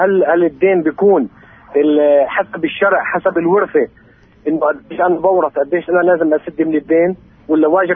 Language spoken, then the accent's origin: Arabic; Nablus, West Bank, Palestine; من نابلس.